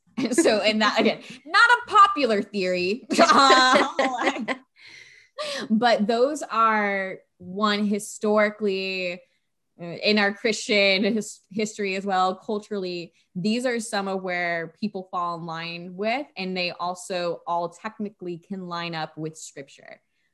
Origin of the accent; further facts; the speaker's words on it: Florida, United States; with Sage and I come from Florida, I still live here and stuff.